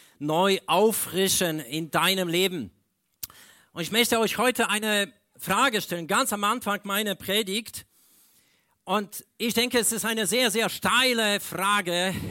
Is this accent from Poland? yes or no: yes; Poland; Ich denke über 25 Jahre zurück in meine Heimat in Polen.